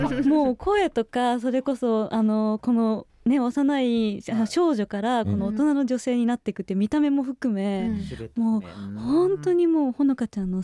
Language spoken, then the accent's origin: Japanese; Yamanashi, Japan; あのもともと地元が山梨なんですけど